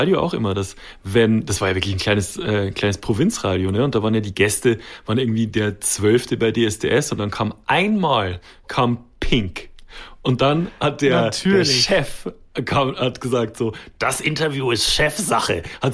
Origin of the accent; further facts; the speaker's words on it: Bavaria, Germany; jemand aus der Oberpfalz, wo ich herkomme, hat mal so eine, jetzt hätte ich wahrscheinlich sparen, so eine Sonnentafel gefunden